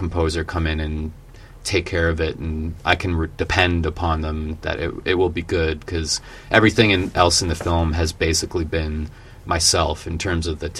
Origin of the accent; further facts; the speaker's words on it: St. Catharines, Ontario, Canada; in my hometown, in St. Catharines, Ontario